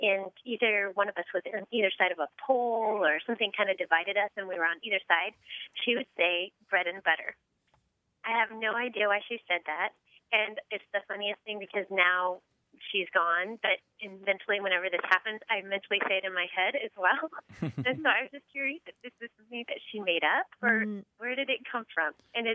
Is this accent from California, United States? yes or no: yes; San Diego, California, United States; Actually, I'm from San Diego, but I'm actually in D.C. today.